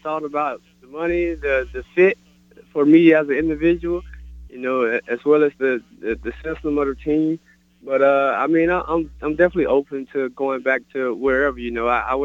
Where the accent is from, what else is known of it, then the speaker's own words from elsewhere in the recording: Swainsboro, Georgia, United States; moved away as an adult; Swainsboro